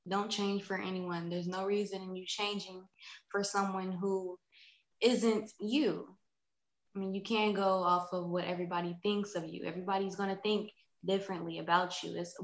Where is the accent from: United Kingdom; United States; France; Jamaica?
United States; Cincinnati, Ohio; I am from Cincinnati, Ohio.